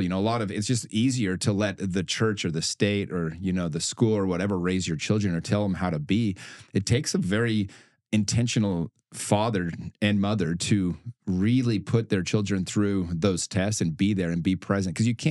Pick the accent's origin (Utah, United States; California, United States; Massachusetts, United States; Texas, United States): Utah, United States; I've been able to take a lot of the principles that I learned growing up in Utah in a very predominantly church-based environment.